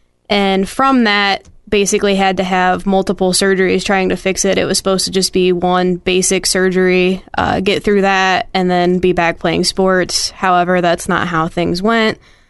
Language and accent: English; Mackinaw, Illinois, United States; I'm currently 29. I am from Mackinac, Illinois.